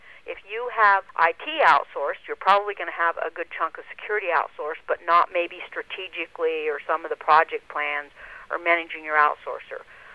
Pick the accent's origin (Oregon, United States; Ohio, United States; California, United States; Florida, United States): Ohio, United States; Alliance; now in Arizona, United States; I was born in Alliance, Ohio. It hasn't changed much over the years, but I'm from Alliance, Ohio, and it was an industrial town.